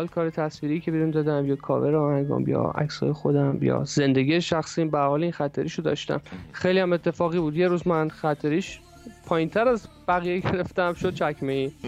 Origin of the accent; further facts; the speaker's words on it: Mashhad, Razavi Khorasan, Iran; من الان از تهران با شما صحبت میکنم. من اصولا یه پام مشهد یه پام تهرانه کلا، برای اینکه بچه مشهدم، ولی خب تهرانم به خاطر کارم رفت آمد دارم فعلا تا بیام کلا تهران مستقر شم.